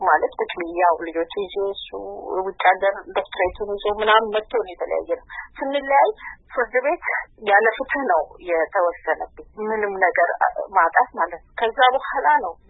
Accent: Oromia, Ethiopia; also born or lived in Ambo; የተወለድኩት ከአምቦ 35 ኪሎ ሜትር ርቃ በምትገኘው ቶኪዮ ሬንሳ የምትባል መንደር ነው። የገጠር መንደር ነች እና እዛ ከአንደኛ እስከ ስድስተኛ ተማርኩ። ከስድስተኛ ክፍል በኋላ ደግሞ ወደ አምቦ መጥቼ ቤት ተከራይተን

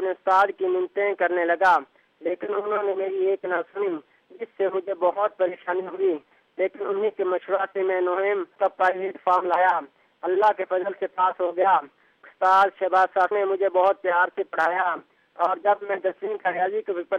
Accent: Harappa, Punjab, Pakistan; تخت number 3 Harappa station تحصیل ضلع ساہیوال سے ہے۔

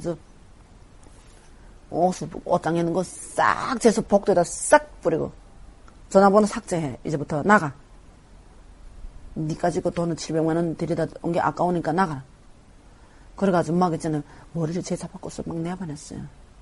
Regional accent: North Korea; also born or lived in China; now in South Korea; 우리는 북한 사람이길래

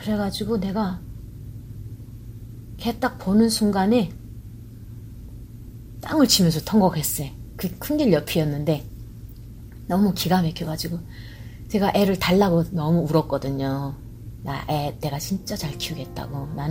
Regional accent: North Korea; 나는 이제 이게 나는 이제 탈북자니까 가다가 잡힐 수도 있으니까

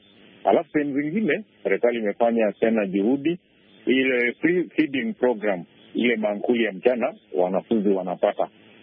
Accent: Kenya; Natoka Karbo, Kenya

